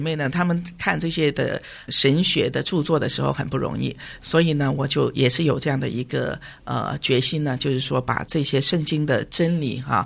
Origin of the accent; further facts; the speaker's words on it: China; 我是一个中国人，我是中国文化这样的处境里面出来的